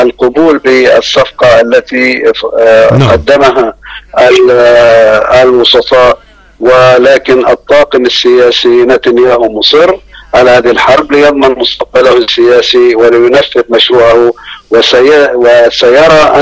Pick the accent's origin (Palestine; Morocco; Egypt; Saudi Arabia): Palestine; ونحن بالنسبة لنا كفلسطينيين آن الأوان لإنهاء الانقسام